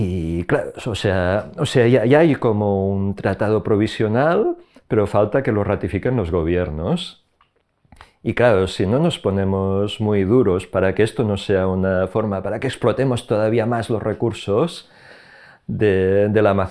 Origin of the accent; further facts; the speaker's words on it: Catalonia, Spain; Aquí donde soy de Cataluña.